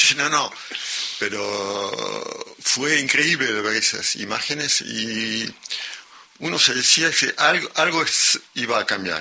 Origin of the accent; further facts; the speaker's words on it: Argentina; accent: Argentine; el acento argentino más un acento un poco especial que no se sabe si es francés, alemán o... Bueno, tengo un acento propio.